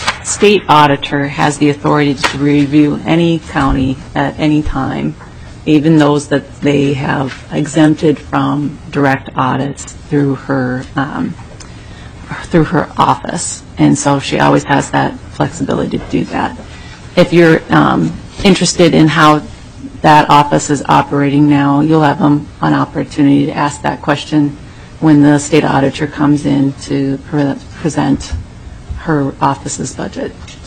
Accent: Plymouth, Minnesota, United States; I'm from Plymouth.

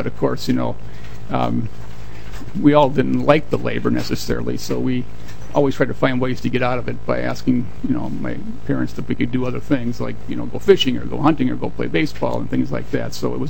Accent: Minnesota, United States; now in St. Paul, United States; I grew up in Morrison County in central Minnesota on this farm, and I live currently in St. Paul on an old city street.

